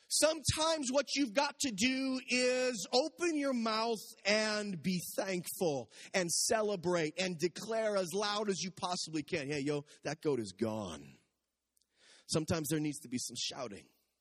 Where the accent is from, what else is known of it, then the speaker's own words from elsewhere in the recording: Saskatchewan, Canada; born there; I was born in Saskatchewan. I pastored in Saskatchewan for a while.